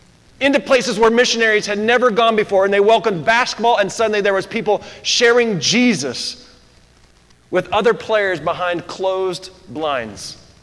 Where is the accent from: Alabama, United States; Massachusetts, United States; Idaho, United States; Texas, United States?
Idaho, United States; Nampa; born there; I was born here in Nampa. We had a small house over by NNU.